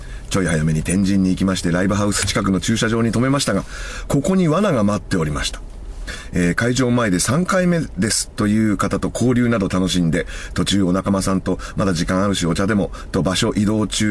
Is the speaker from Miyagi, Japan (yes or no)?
no; Kasuga, Fukuoka, Japan; 私の実家も廃業しましたが、魚屋で、店は春日市ですが、博多市のちょっと南ですね